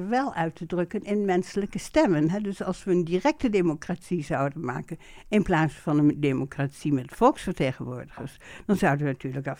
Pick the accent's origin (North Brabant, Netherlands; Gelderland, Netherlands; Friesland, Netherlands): Gelderland, Netherlands; Misschien omdat ik uit de Achterhoek kom